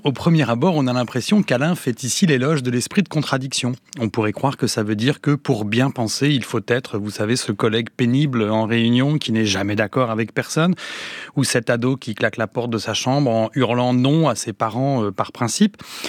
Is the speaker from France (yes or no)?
yes; France; Je suis français